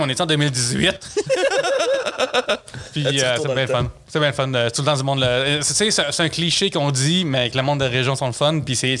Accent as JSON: {"language": "French", "town": "La Prairie", "region": "Quebec", "country": "Canada", "tie": "born or raised there", "said": "T'sais, moi, j'ai grandi à La Prairie, qui est genre l'autre bord du pont Champlain."}